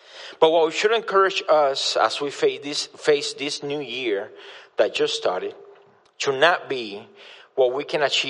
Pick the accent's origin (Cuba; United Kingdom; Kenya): Cuba; moved away as an adult; now in United States; I'm the pastor of House of Prayer, Florida, and I was born and raised in Cuba. I came here at the age of 22